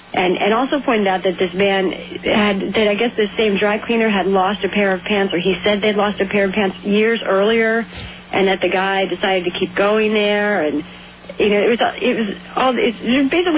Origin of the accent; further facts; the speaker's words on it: Annandale, Virginia, United States; Oh, I don't know. It's some kind of suburban blur. I don't know. Actually, I'm very proud of Annandale. It's the last town inside the Beltway with no Starbucks.